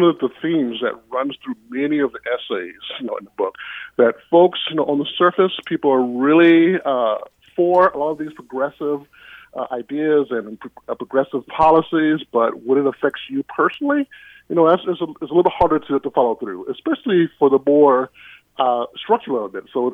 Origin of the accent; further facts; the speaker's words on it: Georgia, United States; moved away; So I grew up in the South. As you mentioned, it's very different racial climate in Georgia, where I was from.